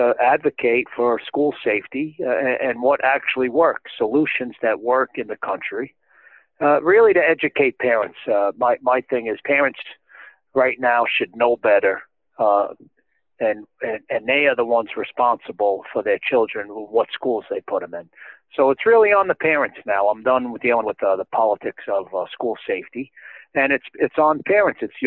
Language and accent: English; Oceanside, New York, United States; also born or lived in Brooklyn; Well, I was born in Brooklyn. My grandparents came from Eastern Europe, and I was born in Brooklyn, and my parents moved out to Long Island, where I grew up, had a good life out in Oceanside.